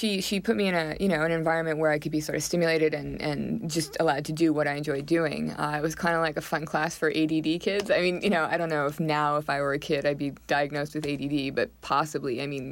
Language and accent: English; Quebec, Canada; moved away as an adult; also born or lived in Nova Scotia; my formative years in Canada went right up till I was 30, actually. I was born in Nova Scotia, ended up in Quebec 5 days later.